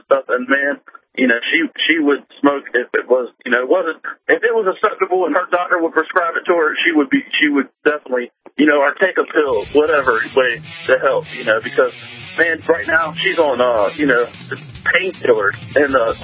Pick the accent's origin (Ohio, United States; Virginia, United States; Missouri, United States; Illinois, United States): Virginia, United States; I drive a truck and. From Virginia, and man, I love you guys and your show, man.